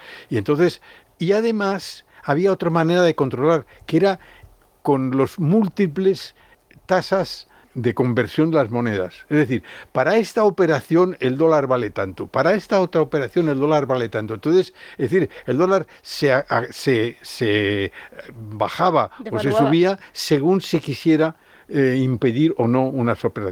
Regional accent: Madrid, Community of Madrid, Spain; also born or lived in Catalonia, Spain; Y por eso nos vinimos a vivir a Madrid y por eso yo soy más madrileño que catalán.

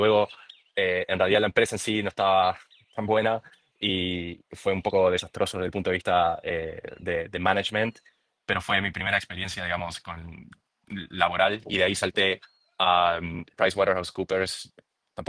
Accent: Uruguay; Estudié ingeniería en informática en Uruguay, de donde soy, donde nací, donde me crié toda mi vida.

